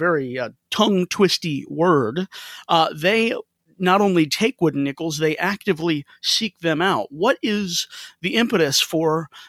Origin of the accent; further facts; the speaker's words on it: Missouri, United States; now in Ohio, United States; many from here in Ohio, where I've spent almost 17 years, or from my home state of Missouri.